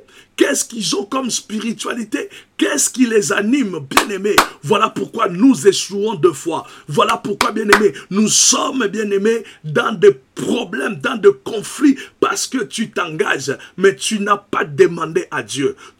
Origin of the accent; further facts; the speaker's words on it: Kinshasa, DR Congo; moved away as an adult; Moi, je suis du Congo Kinshasa. Souvent, quand j'étais au pays il y a plus de 25 ans